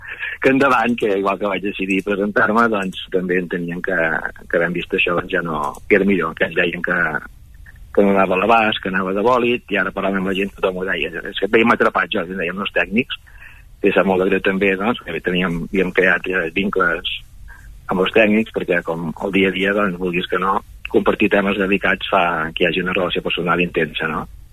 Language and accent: Catalan; Palafrugell, Catalonia, Spain; now in Torroella de Montgrí, Spain; soc de Palafrugell, que fa anys que soc visc a Torroella, i que m'he de tornar cap al Baix Ter a viure.